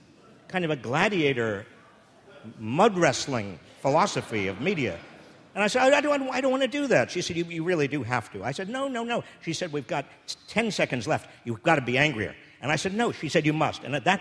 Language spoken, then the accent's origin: English; Massachusetts, United States; Well, you see, I'm from Massachusetts, and we're all under 5 feet tall.